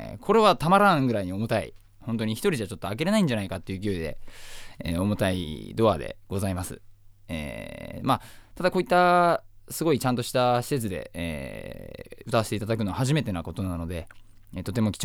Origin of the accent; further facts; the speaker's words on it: Hokkaido, Japan; 僕ね、北海道出身なんですけども、